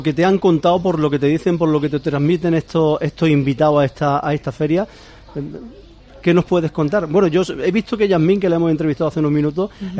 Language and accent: Spanish; Andalusia, Spain; de la manera de cómo somos los españoles o de cómo trabajamos en esta parte de España, en Andalucía?